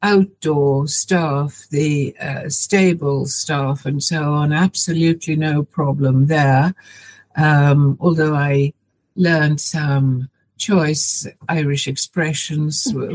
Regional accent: Sweden; first language Swedish; English is a second language; When I grew up in Sweden, there wasn't much television, and certainly the little there was all in the Swedish language.

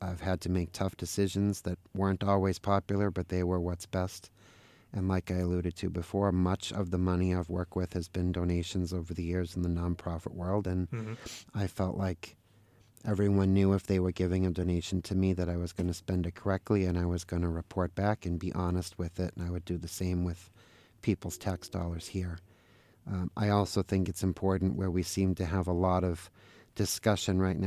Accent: Medford, Massachusetts, United States; now in Franklin, United States; I grew up in Medford, Mass. We lived in Norwood, Stoughton, Dedham. We moved our family here to Franklin a couple of years ago.

